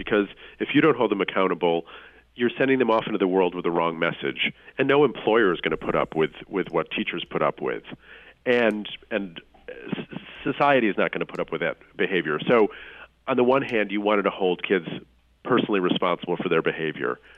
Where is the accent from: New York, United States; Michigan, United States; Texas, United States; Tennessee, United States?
New York, United States; Rochester; now in New York, United States; So this is my hometown now. I mean, my hometown is Rochester, but this is my adopted city.